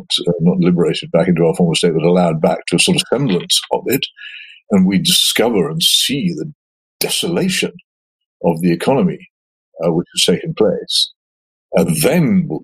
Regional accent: Oxford, South East England, United Kingdom; I look around my hometown of Oxford now, and I tremble for all the small businesses.

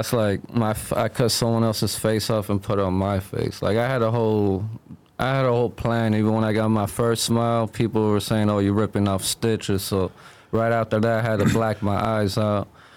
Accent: Miami, Florida, United States; He's from the same area I'm from in Miami. We're from Kendall.

